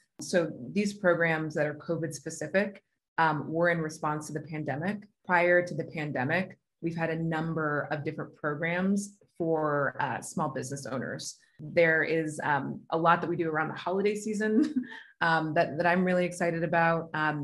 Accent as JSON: {"language": "English", "region": "California", "country": "United States", "lives_now": "Cleveland, United States", "said": "You know, I'm from California originally, but being in Cleveland"}